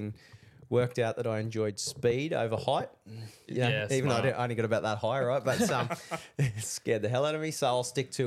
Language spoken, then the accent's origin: English; Australia; Especially as an Aussie my year or earlier that was Aussies and Yanks dominated, right?